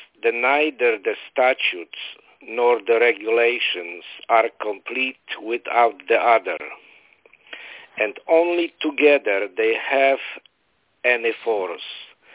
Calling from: Florida, United States; from Florida.

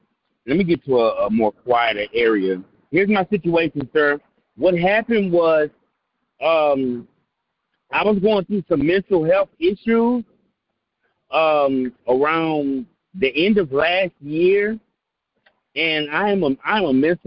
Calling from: Houston, Texas, United States; My state is Texas. I'm from Houston.

